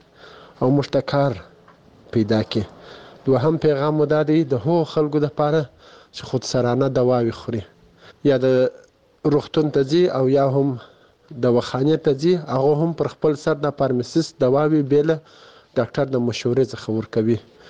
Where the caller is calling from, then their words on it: Kandahar, Afghanistan; د کندهار ولایت د سور لسمینا یڅخه تاسو ته پیغام ژدم زه دلته په کندهار کې